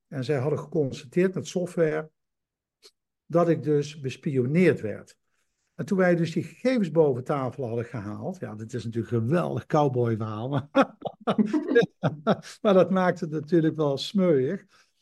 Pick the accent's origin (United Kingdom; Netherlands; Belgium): Belgium; Flanders; ben Nederlander, 66 jaar oud, nog geen 67, 66 jaar oud. Ik ben opgeleid en opgevoed in België, dus ik voel me heel verwant met Vlaanderen. Begrijp de taal goed, begrijp de mentaliteit goed.